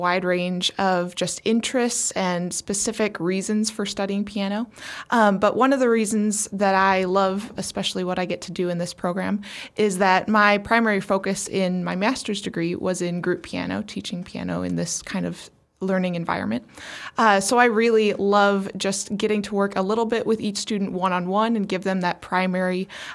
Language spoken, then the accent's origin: English; Missouri, United States; also born or lived in Dallas; now in Columbia, United States; I'm actually from St. Charles County, so I went to Lutheran High in St. Charles.